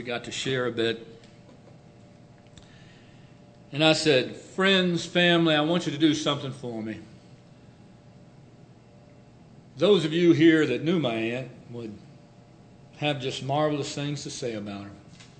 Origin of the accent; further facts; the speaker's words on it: Alexandria, Virginia, United States; I was born in Alexandria, Virginia. I went to school in the Fairfax County school system. I know you're shocked I'm going to school, but Bob's heard an amen over on his way out. But I've been in this area my whole life